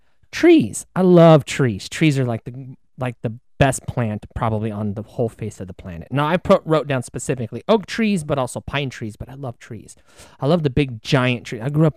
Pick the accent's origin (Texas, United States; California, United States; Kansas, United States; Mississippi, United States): Kansas, United States; But I put down the sunflower because I grew up in Kansas, and it is the most beautiful flower of all the flowers.